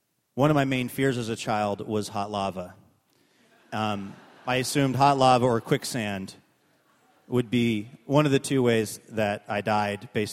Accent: Seattle, Washington, United States; I grew up essentially on Aurora Avenue, at 77th and Aurora Avenue, and I went to an elementary school, which now I'm told is quite the destination, Daniel Bagley Elementary School.

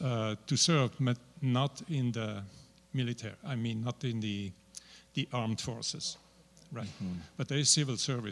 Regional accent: Switzerland; I am from Switzerland, but I didn't serve in the army

